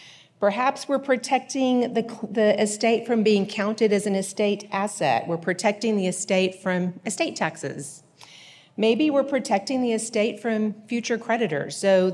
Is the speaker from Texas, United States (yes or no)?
yes; Texas, United States; accent: East Texas; now in Bel Air, United States; I live in Bel Air, Texas, but I hail from East Texas, and you should be able to tell by this accent, right?